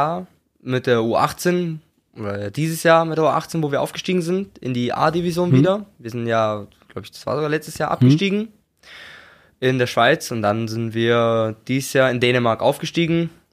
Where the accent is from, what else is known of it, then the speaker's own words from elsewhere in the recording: Weingarten, Baden-Württemberg, Germany; born there; Weingarten ist gleich so eine kleine Stadt neben Ravensburg. Das ist, ja, ist nicht groß, klein, ja.